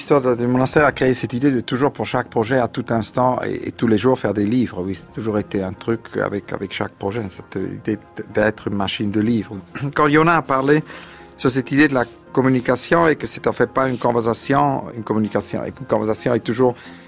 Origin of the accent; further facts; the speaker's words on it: Switzerland; moved away as an adult; J'ai quitté la Suisse pour la première plus longuement, mais avant, je n'avais pas vraiment l'argent de quitter plus que 24 heures.